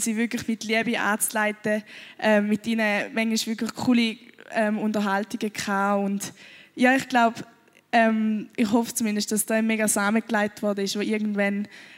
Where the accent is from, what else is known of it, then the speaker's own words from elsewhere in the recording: Switzerland; dass ich in der Schweiz geboren bin. Und ich glaube, als Schweizer hat man einfach so krasse Privilegien